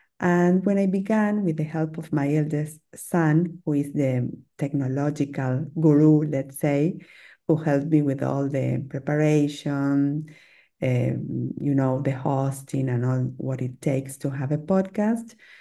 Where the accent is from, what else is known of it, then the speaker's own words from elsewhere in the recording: Argentina; first language Spanish; English is a second language; My mother tongue is Spanish, South American, Latin American Spanish, because I was born and raised in Argentina. And I began when I was, 6 or 7 years old, learning English as a second language.